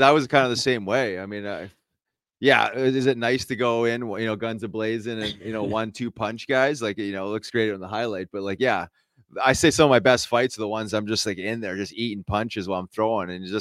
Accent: Winnipeg, Manitoba, Canada; I grew up in Winnipeg. So, I mean, it's like, you know, the tough cities, man.

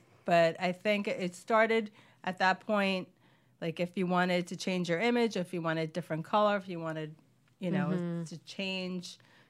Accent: Brooklyn, New York, United States; Brooklyn. Okay. Can you tell?

